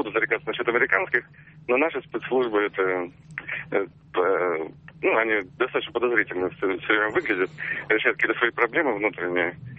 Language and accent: Russian; Saint Petersburg, Russia; я из Петербурга.